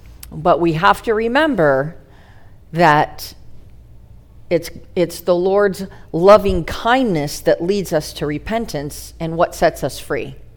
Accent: New York, United States; as a little girl, I grew up in Western New York.

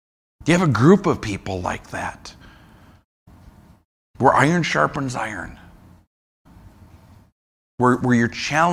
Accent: St. Paul, Minnesota, United States; Growing up in St. Paul, basketball was my idol for a long, long time.

